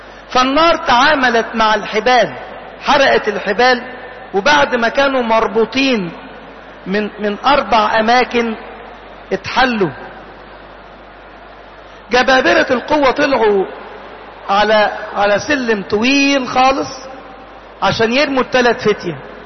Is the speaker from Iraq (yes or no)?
no; Egypt; في بلادنا مصر هنا